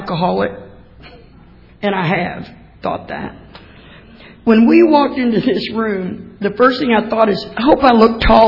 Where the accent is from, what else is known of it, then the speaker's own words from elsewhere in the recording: Texas, United States; You know, I know it's hard to tell, but I'm from Texas.